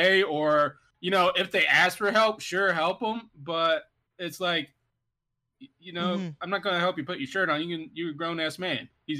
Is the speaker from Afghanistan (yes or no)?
no; the South, United States; and I'm from the South, so basically all that stuff looks kind of the same in like every little rural Southern town.